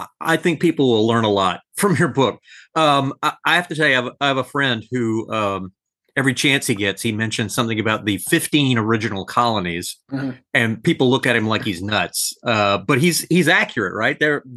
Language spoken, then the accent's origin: English; Pensacola, Florida, United States; That's my hometown.